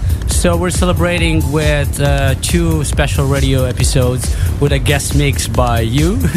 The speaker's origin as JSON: {"language": "English", "country": "Moldova", "said": "One in Moldova, my home country, on April 28th."}